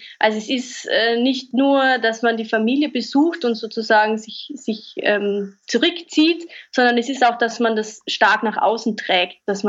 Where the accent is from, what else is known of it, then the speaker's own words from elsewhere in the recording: Carinthia, Austria; ich bin gerade in Kärnten in meiner Heimat unterwegs für eine Geschichte über künstliche Almdörfer.